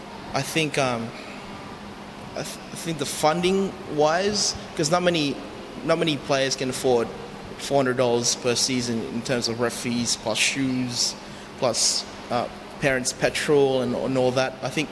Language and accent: English; Quezon City, Metro Manila, Philippines; now in Australia; my parents are from Samar in Visayas, both of them are from Catbulogan City, but I grew up in Quezon City, so I grew up there, migrated in Australia around about 2000.